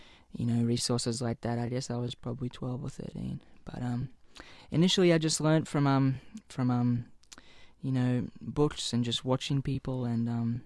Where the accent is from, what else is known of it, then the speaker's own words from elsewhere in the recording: Australia; Well, I came from a very kind of rural part of Australia. I grew up on the East Coast in a very small town.